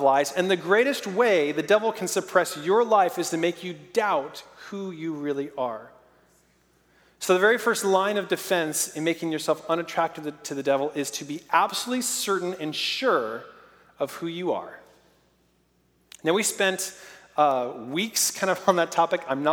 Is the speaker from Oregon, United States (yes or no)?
yes; Oregon, United States; I'm from Oregon, where it rains about 364 days a year.